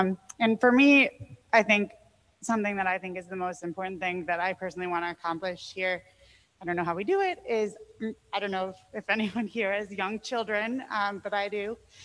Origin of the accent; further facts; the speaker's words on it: River Forest, Illinois, United States; taught important things that I, growing up in River Forest, didn't necessarily have.